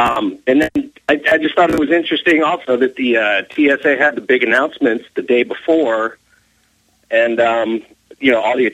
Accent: California, United States; I'm from Berkeley, Oakland, San Francisco. It's really diverse here.

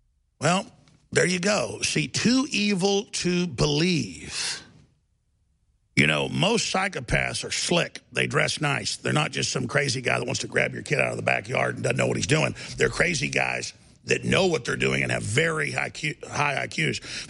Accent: Dallas, Texas, United States; I remember growing up in Dallas, and my dad works in the medical field.

